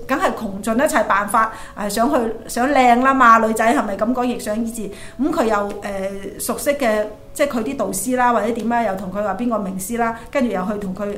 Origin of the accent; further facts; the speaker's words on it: Guangzhou, Guangdong, China; 我咧就喺廣州出生長大啦。咁大家睇唔睇得出，我已經今年已經五十幾歲嘅啦，我已經退咗休啦。